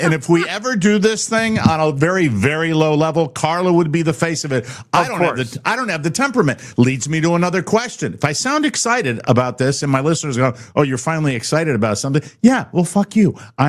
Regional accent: Connecticut, United States; your home base would be Foxwoods in my home state of Connecticut.

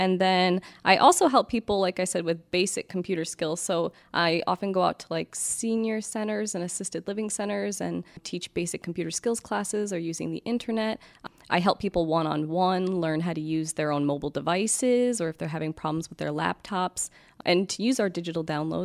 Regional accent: Michigan, United States; Well, I'm from Michigan, and I really like to live here, even though the weather's not awesome.

